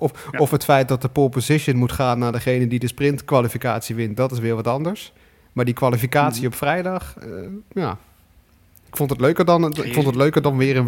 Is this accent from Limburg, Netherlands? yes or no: yes; Limburg, Netherlands; Ik kan me nog herinneren dat ik als kleine jongen in Limburg naar de stockcar races in Postergold ging.